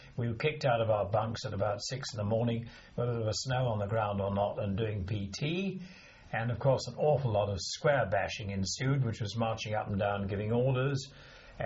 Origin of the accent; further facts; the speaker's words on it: Little Common, South East England, United Kingdom; also born or lived in Bexhill; I grew up in Little Common, then we moved to Bexhill.